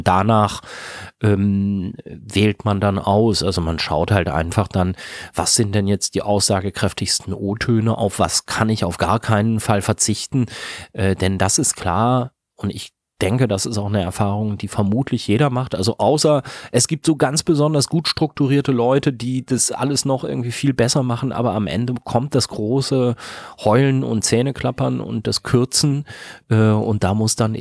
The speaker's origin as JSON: {"language": "German", "town": "Lübbecke", "region": "North Rhine-Westphalia", "country": "Germany", "said": "Lübbecke in Ostwestfalen, wo ich herkomme. Das ist eine kleine Stadt von ungefähr 25.000 Einwohnern, die so sich so ein bisschen in der Fläche verteilt, so ein paar Dörfer im Umland mit hat, die eingemeindet worden sind in den 70er Jahren."}